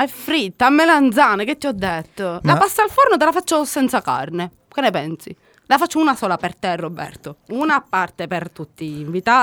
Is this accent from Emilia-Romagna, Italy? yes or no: no; Sicily, Italy; c'ho un problema, cioè sono siciliana.